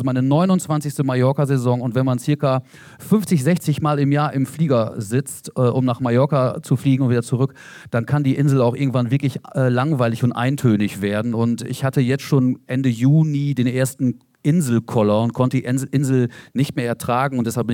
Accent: Wettringen, North Rhine-Westphalia, Germany; now in Norderney, Germany; Genau, ich komme aus einem Dorf, 8000 Einwohner, Wettringen heißt der Ort und da bin ich wirklich geboren. Ich bin sogar in Wettringen geboren, bin da aufgewachsen

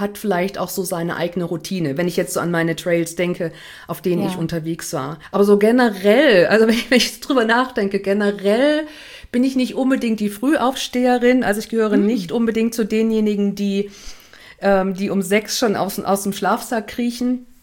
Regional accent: Thuringia, Germany; Ich komme ja aus dem Thüringer Wald und da war der Rennsteig immer ein großes Thema

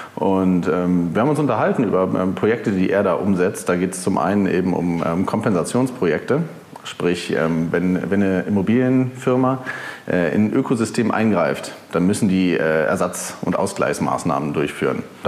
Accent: Berlin, Germany; Ich komme aus Berlin-Wannsee und schräg gegenüber ist ein wunderschöner Wald. Ist auch ein Naturschutzgebiet, muss man sagen. Ist eben jetzt kein normaler Wald, aber ja, da habe ich meine Kindheit zum größten Teil verbracht.

